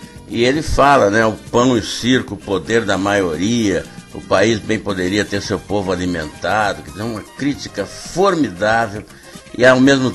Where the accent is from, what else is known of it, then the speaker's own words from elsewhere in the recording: Rio Grande do Sul, Brazil; Eu não sou baiano, sou gaúcho